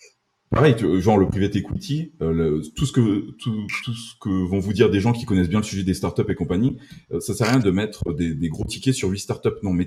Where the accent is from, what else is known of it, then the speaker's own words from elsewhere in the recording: Occitanie, France; je suis français, je suis né en France, j'adore la France, je viens du sud-ouest à côté de Toulouse.